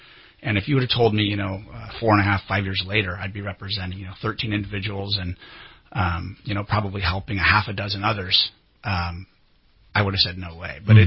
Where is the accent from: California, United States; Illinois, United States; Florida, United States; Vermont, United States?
California, United States; also born or lived in Oregon; I'm from Southern California, but I moved to Shasta County when I was about 5.